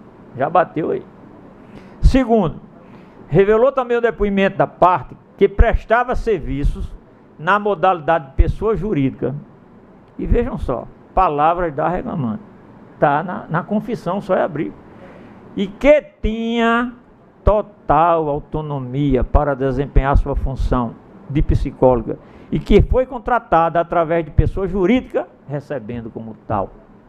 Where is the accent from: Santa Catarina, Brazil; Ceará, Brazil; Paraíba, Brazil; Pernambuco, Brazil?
Paraíba, Brazil; Lá em São Paulo, lá na minha terra, na Paraíba.